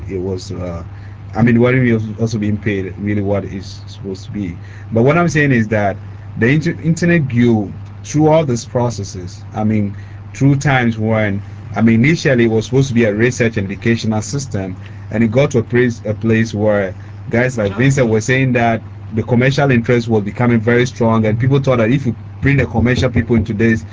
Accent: Ghana; how do they know we're from Ghana?

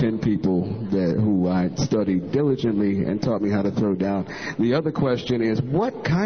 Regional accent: New York City, New York, United States; born there; Yeah, well, I was born in New York, and I'm kind of rooting for the Knicks

